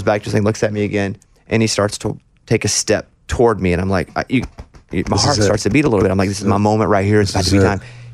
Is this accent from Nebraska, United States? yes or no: no; Arkansas, United States; Hey, man, where are you from? I'm from Arkansas.